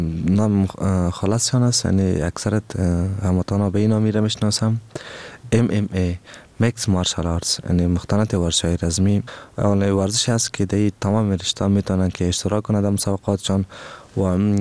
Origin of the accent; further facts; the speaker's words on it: Afghanistan; ما افغان هستیم، استعداد ما زیاد است و باید برنده شویم